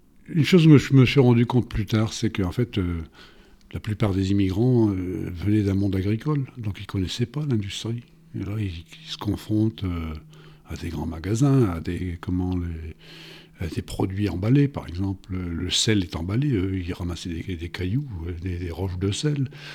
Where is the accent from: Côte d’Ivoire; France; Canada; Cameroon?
France; moved away; Après 30 ans que j'étais parti de France